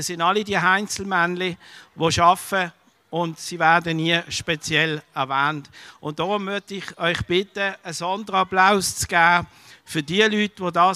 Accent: Aesch, Basel-Landschaft, Switzerland; Ich bin hier in Asch aufgewachsen, ich bin hier in die Schule gegangen

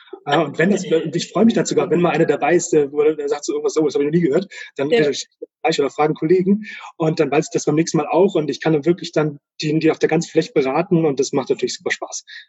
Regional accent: Bad Hersfeld, Hesse, Germany; now in Munich, Germany; Bad Hersfeld, das ist in der Nähe von Fulda. Genau, da habe ich dann vor 20 Jahren meine Lehre gemacht und bin ich auch eine Zeit lang gewesen.

